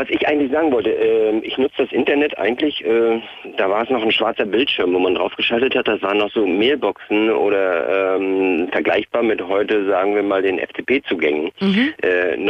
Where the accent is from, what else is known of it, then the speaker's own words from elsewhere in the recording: Hanover, Lower Saxony, Germany; Nein, ich bin im Moment in Berlin, komme aber aus Hannover.